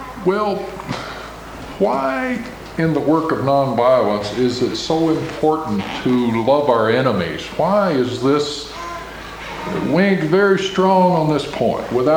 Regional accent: Memphis, Tennessee, United States; And then my sophomore year, Dr. King was killed in Memphis, where I was going to college, my hometown.

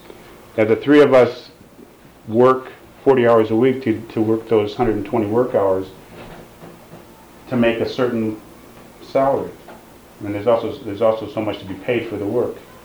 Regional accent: Michigan, United States; And I grew up in Michigan where unions are real strong

